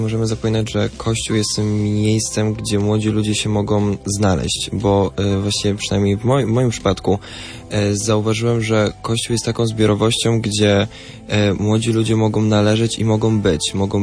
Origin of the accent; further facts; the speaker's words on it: Częstochowa, Silesian Voivodeship, Poland; Ja w sumie jestem z Częstochowy, więc można powiedzieć w samym cieniu Jasnej Góry